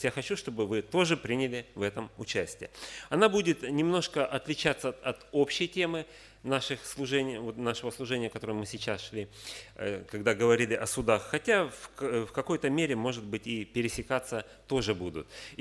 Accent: Novosibirsk, Novosibirsk Oblast, Russia; Как уже было сказано, я приехал к вам из Новосибирска.

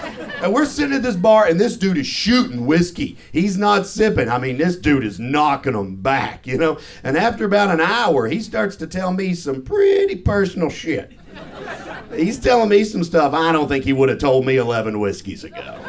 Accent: Kentucky, United States; born there; I was born in Kentucky. I wouldn't have fucking chosen.

